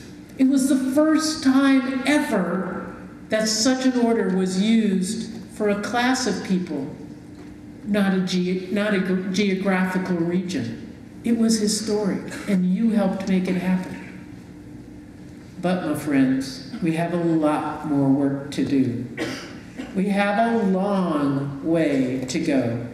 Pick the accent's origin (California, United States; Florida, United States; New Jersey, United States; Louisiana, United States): California, United States; Well, I'm a Californian, and we know our freeways, and they're long and skinny.